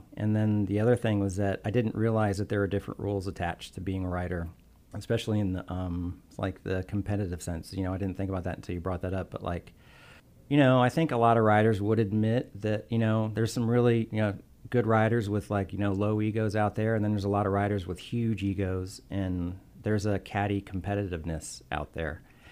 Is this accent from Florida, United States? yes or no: yes; Tampa, Florida, United States; So I'm from Tampa, Florida. I was born there in 68, not too long after air conditioning became a thing.